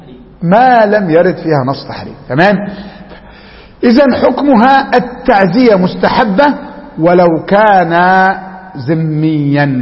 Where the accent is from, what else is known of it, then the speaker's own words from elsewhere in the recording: Upper Egypt, Egypt; كان واحد عندنا في الصعيد